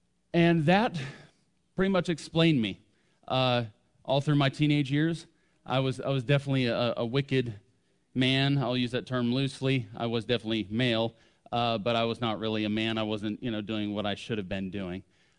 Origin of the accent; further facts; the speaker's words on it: Pennsylvania, United States; I grew up in Pennsylvania. I am a Yankee, but I've lived here almost as long as I lived up there.